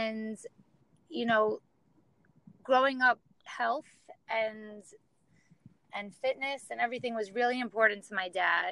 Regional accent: New York, United States; I was born and raised in New York in Long Island, and I'm 34 years old.

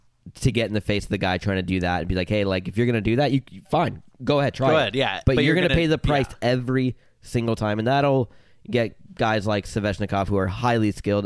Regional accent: Florida, United States; So childhood, we grew up in South Florida where there was a roller rink every couple miles.

